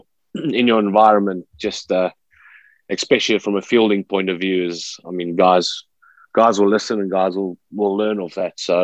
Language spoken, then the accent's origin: English; Witbank, Mpumalanga, South Africa; also born or lived in Pretoria; Yeah, so I grew up in Witbank. I'm not sure you guys will be familiar with Witbank. It's quite a small town at that stage in regards to size.